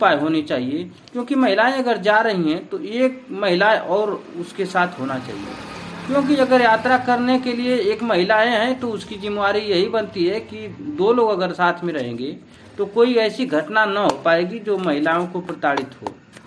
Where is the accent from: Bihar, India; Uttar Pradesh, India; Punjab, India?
Uttar Pradesh, India; Ghazipur; मैं गाजीपुर जिले का रहने वाला हूँ।